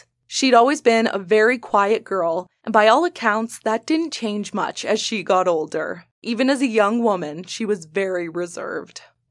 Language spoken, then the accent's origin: English; Saskatchewan, Canada; Shell Lake is about a 40-minute drive from my hometown.